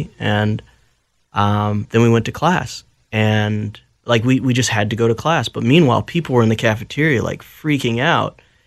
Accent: United States; I'm just American.

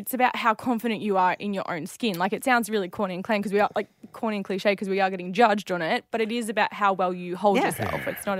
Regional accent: Darwin, Northern Territory, Australia; And it's also my hometown.

